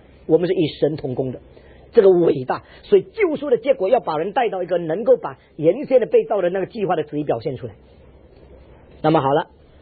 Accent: China; 我们中国人对中字要特别有敏感

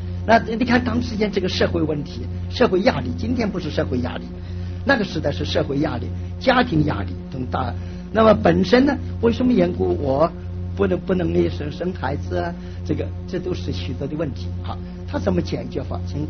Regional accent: China; 也可以说我们中国人讲齐眉之福

